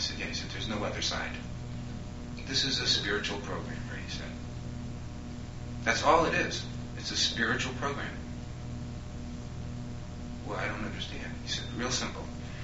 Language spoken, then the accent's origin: English; Massachusetts, United States; I'm from Massachusetts. And I ought to be talking like this because I'm from Massachusetts